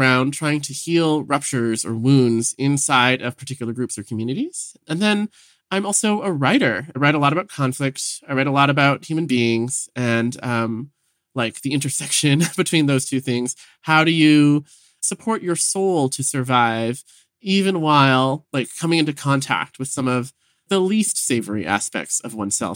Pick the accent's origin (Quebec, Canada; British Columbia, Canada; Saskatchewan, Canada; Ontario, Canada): British Columbia, Canada; Vancouver; You know, I grew up in Vancouver as like a little gay kid.